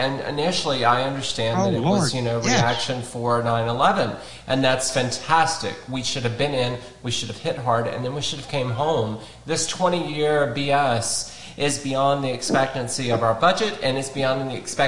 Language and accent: English; Minsk, Belarus; now in United States; because I, while I'm an American, I did grow up and I was born in Minsk in Russia, Belarus. And so I have family members that are still in that area